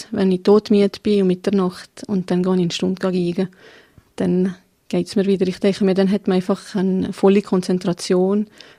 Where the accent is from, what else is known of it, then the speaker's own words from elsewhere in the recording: Geneva, Switzerland; born there; Also ich bin in Genf geboren.